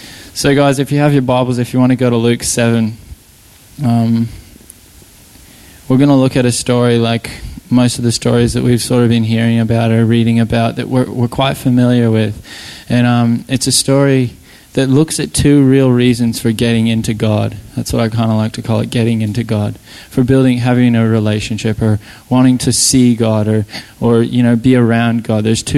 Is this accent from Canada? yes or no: yes; Canada; now in Australia; I grew up in Canada